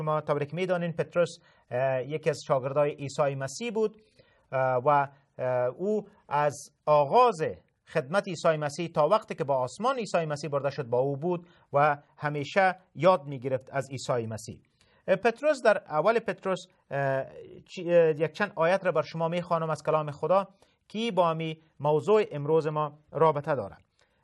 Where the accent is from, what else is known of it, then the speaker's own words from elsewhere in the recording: Afghanistan; ما در این در افغانستان تولد شدیم، بزرگ شدیم و به عیسی مسیح ایمان آوردیم